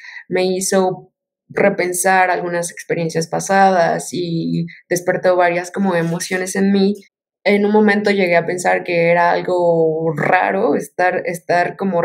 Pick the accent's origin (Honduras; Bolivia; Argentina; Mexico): Mexico; Bueno, pues … de México, soy diseñadora y artista multimedia.